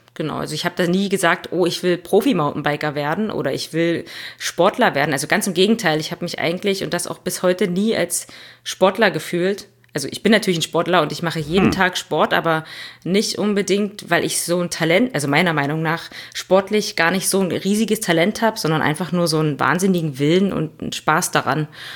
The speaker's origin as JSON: {"language": "German", "region": "Brandenburg", "country": "Germany", "said": "Ich komme aus Brandenburg, aus Südbrandenburg, und bei uns ist es ja so ein bisschen eher so strukturschwaches Gebiet, würde ich sagen. Auch die nächste Stadt, Dresden, ist jetzt so ein bisschen weiter weg und ich wohne auf einem kleinen Dorf."}